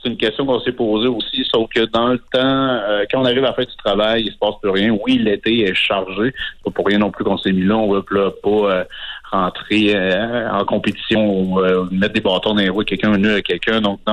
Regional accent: Lévis, Quebec, Canada; moi, je suis natif de Lévis

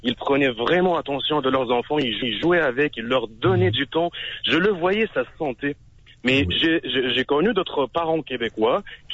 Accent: Tunisia; now in Canada; je suis pas québécois de souche, je viens du Maghreb, je suis tunisien, plus particulièrement.

